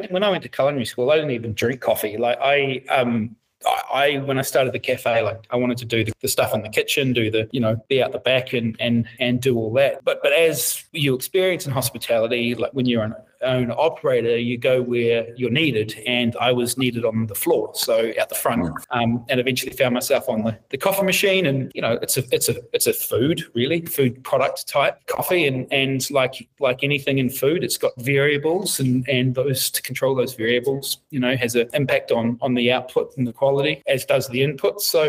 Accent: Napier, Hawke's Bay, New Zealand; I grew up in Hawke's Bay in Napier. Went to Napier Boys High School.

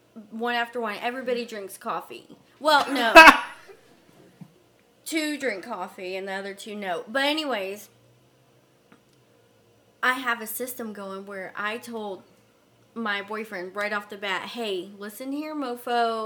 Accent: Lubbock, Texas, United States; There's more than this dry ass town, which I grew up in. Lubbock is my hometown and I do love it.

